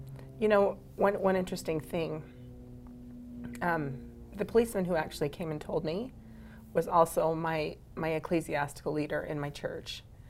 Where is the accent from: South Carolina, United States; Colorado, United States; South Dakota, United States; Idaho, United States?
Idaho, United States; Preston; So then we moved back to my hometown, actually, of Preston, Idaho.